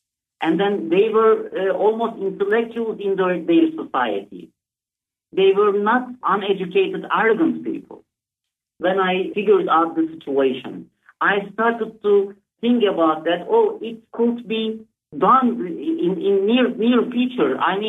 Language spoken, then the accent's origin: English; Izmir, İzmir, Turkey; Actually, I'm coming from Izmir, Smyrna, the biblical name is.